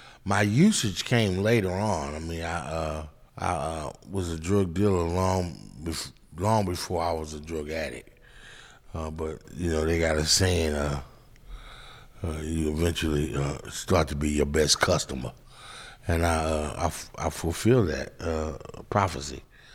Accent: St. Louis, Missouri, United States; moved away as an adult; I'm from St. Louis, Missouri originally.

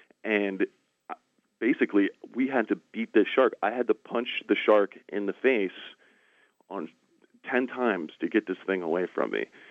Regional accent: Miami, Florida, United States; I grew up here in Miami, and my father would take me out fishing in Biscayne Bay on a regular basis throughout my childhood. Even to today, we still fish here in Miami.

